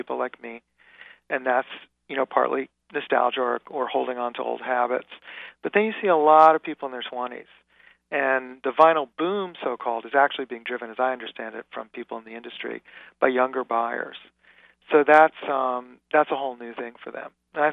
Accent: New York City, New York, United States; I grew up in New York City in the 70s.

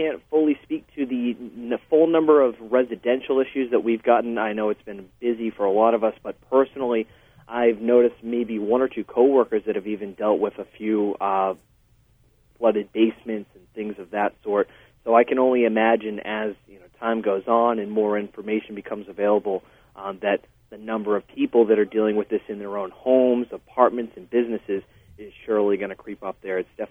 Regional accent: New England, United States; I am from New England originally, so I'm no stranger to how quickly weather can turn here.

